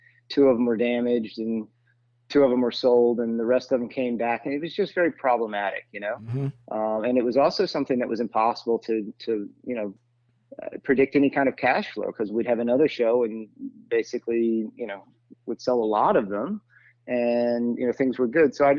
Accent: Bristol, Southern Appalachians, United States; I love my hometown. I'm so proud to be from the Southern Appalachians, and Bristol is a humble place to be from.

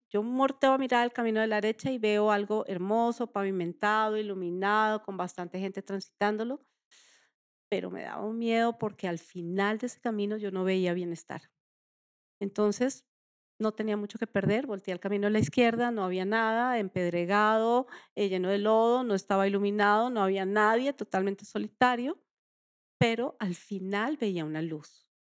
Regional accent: Colombia; una mujer colombiana, una mujer que ama socializar

